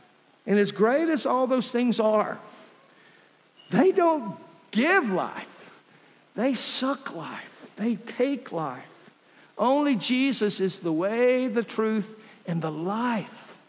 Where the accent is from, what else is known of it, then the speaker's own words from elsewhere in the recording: Lorenzo, United States; This is how we grew up doing Christianity in Lorenzo, where I grew up.